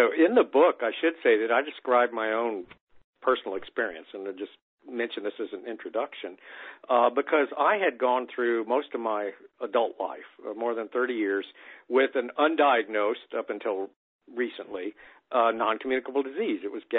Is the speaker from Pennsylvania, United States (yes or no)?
no; San Antonio, Texas, United States; So, for example, I grew up in Texas in the 50s in San Antonio and early 60s, let's say.